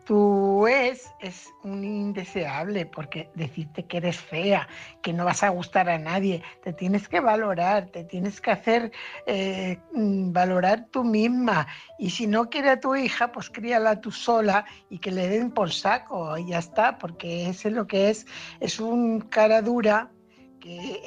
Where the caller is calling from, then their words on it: Fuenlabrada, Community of Madrid, Spain; corresponsal de Fuenlabrada.